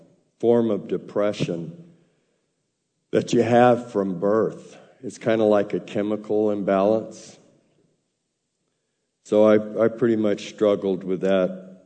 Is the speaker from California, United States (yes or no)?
yes; California, United States; also born or lived in Macon, Georgia; I was born in Macon, Georgia. I'm a southerner, but we're Jewish. Grew up in a Jewish home. We later moved to California, and I went to Hebrew school at Temple Beth Shalom in Santa Ana.